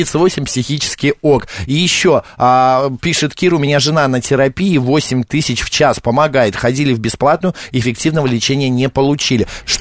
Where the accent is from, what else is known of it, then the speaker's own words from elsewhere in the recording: Moscow, Russia; Больные мы, москвичи, россияне или нет?